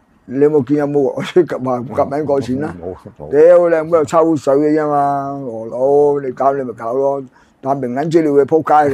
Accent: China; 作為中國人冇辦法唔出聲，

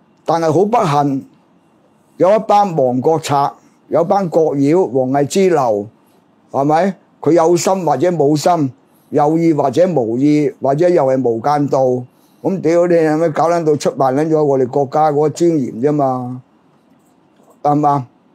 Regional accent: China; 中國共產黨、中國政府，我哋作為中國人。

